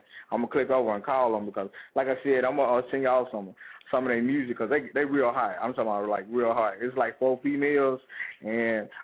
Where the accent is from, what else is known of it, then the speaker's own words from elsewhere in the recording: Tennessee, United States; I'm from Tennessee. I'm from Tennessee, repping Tennessee.